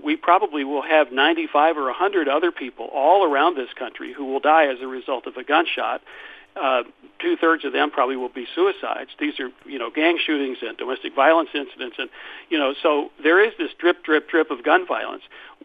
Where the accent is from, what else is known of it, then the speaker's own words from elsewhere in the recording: Chapel Hill, North Carolina, United States; We had an incident here in Chapel Hill, my hometown